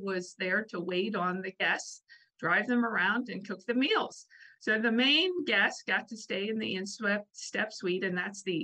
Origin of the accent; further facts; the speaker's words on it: Lancaster, Pennsylvania, United States; You know, I grew up actually in Lancaster, but my grandparents lived in York.